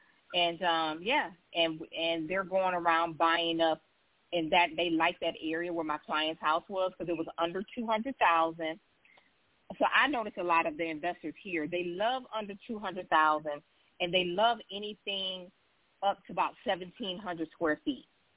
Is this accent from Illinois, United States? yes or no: yes; Illinois, United States; And I'm from Illinois, the land of the cold. And so it is hot down here in Texas.